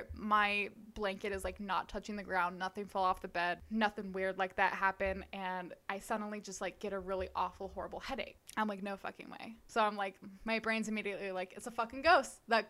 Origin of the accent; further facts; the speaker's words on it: Tucson, Arizona, United States; My family, okay, so I'm from Arizona. I'm from Tucson, which is really southern Arizona.